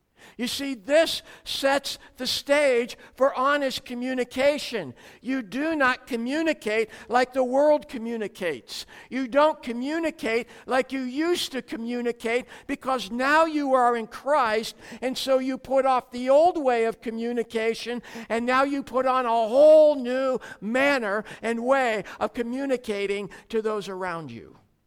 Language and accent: English; United States; now in South Africa; As an American living in South Africa, it is not uncommon for me to be misunderstood.